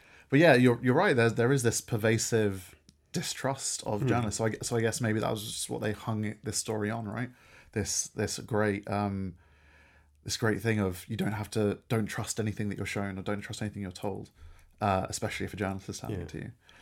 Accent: United Kingdom; as a Brit, as someone who grew up in the UK

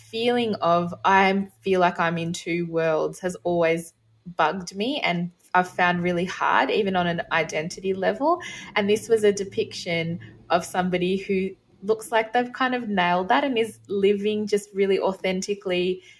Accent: Australia; as an Australian kid, you know, being born and raised here

